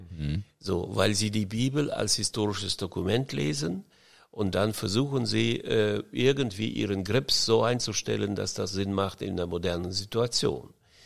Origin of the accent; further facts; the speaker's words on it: Estonia; moved away; ich komme ja aus Estland, von den dortigen Evangeliums-Christen-Baptisten-Gemeinden und dann später Methodisten-Gemeinden.